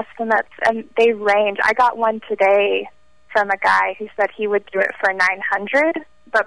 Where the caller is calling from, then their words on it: Nashville, Tennessee, United States; I'm calling from Nashville, Tennessee.